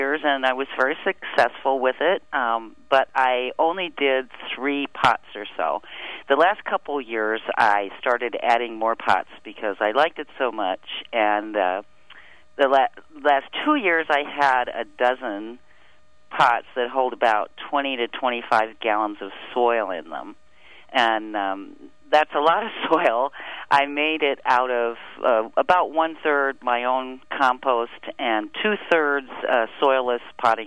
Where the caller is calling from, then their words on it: Yellow Springs, Ohio, United States; I'm calling from Yellow Springs, Ohio. That's near Dayton in southwest Ohio.